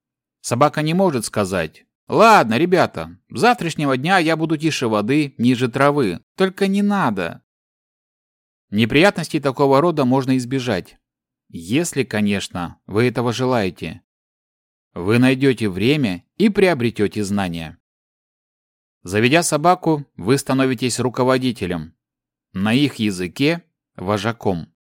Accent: Yerevan, Armenia; Я родился и вырос в Ереване.

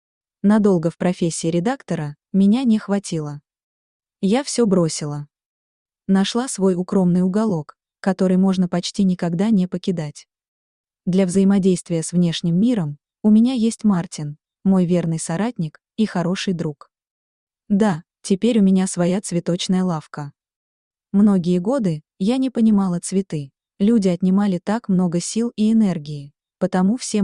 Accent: Siberia, Russia; also born or lived in Yakutia; я выросла в Сибири. Родилась же еще дальше от тепла, в Якутии.

